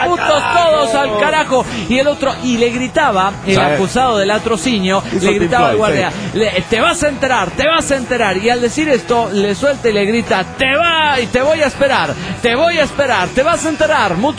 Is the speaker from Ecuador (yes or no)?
no; Mexico; accent: Mexican; now in Chile; Me ha resultado medio eficaz para mantener mi acento mexicano.